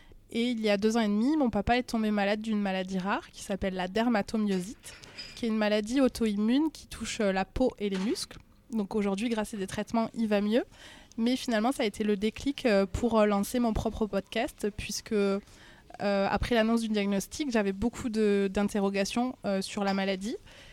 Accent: Toulouse, Occitanie, France; je suis toulousaine

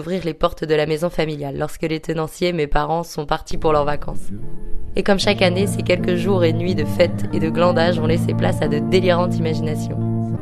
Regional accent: Brittany, France; moved away as an adult; j'avais passé un an loin de mes êtres chers et de ma terre natale, la Bretagne. J'avais décidé de m'éloigner, de partir à Dijon.

